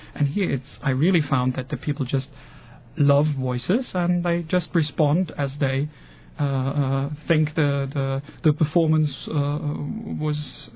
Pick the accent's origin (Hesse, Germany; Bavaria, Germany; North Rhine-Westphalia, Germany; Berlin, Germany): Bavaria, Germany; Munich; moved away as an adult; I'm German. I'm born in Munich. And I grew up in Munich, so almost everything there. I went to school there. I studied music there. And finally, in 94, I left.